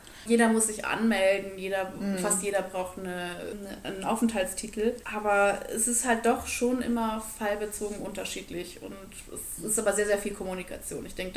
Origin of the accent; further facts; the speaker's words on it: Kreuztal, North Rhine-Westphalia, Germany; Also ich bin ja in Kreuztal aufgewachsen und zur Schule gegangen und habe mich dann direkt nach dem Abi fortgemacht.